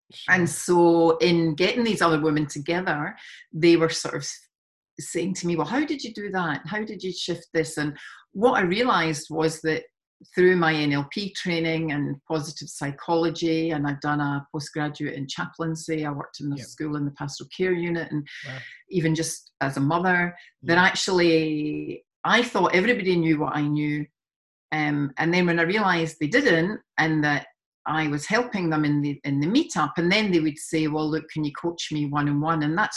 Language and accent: English; Glasgow, Scotland, United Kingdom; also born or lived in Spain / London; now in Sydney, Australia; you can obviously tell I'm from Scotland.